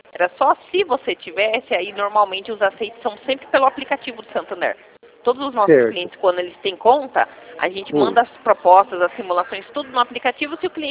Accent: São Paulo, Brazil; Eu sou do interior de São Paulo, eu não fico na mesma cidade que você.

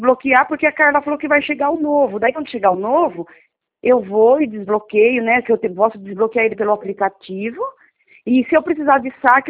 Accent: São Roque, São Paulo, Brazil; eu sou de São Roque.

